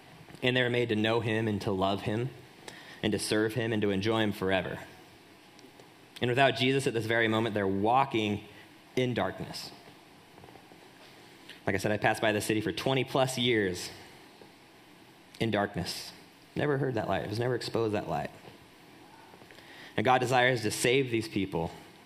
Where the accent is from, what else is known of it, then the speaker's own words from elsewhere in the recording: Salt Lake City, Utah, United States; I was born and raised here in Salt Lake. Born and raised, WVC, the whole deal.